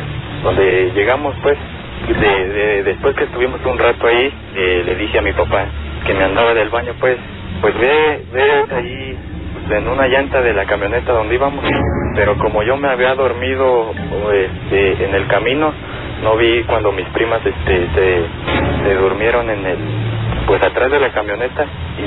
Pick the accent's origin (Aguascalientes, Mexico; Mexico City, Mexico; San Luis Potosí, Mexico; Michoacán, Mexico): Michoacán, Mexico; Pátzcuaro; Como yo soy de Pátzcuaro, allí acostumbran mucho a cada año ir a una fiesta